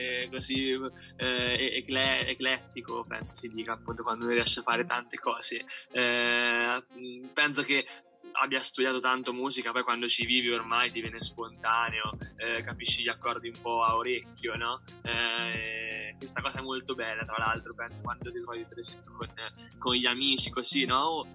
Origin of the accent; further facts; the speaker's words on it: Terni, Umbria, Italy; E questa era … un grande chitarrista delle nostre parti, di Terni